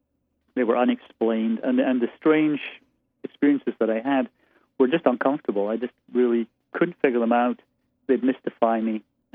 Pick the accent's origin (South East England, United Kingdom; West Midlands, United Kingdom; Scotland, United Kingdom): Scotland, United Kingdom; Aberdeen; moved away as an adult; I was born and raised there. I was in Scotland until I was 23, and then left college, spent time in London, 15 years there, then moved to the States. I've been here for almost 2 decades now.